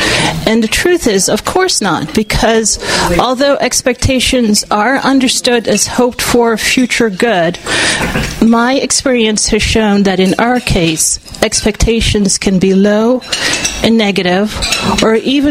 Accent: Guyana; born there; I was born in Guyana, South America, and was sighted. As a child, my grandmother signed me up for, I think, every possible after-school activity.

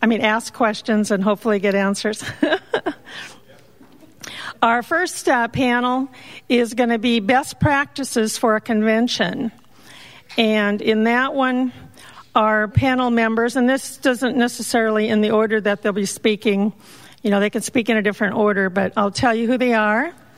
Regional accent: Burbank, California, United States; I'm the ACB membership chairperson, and I'm from Burbank, California.

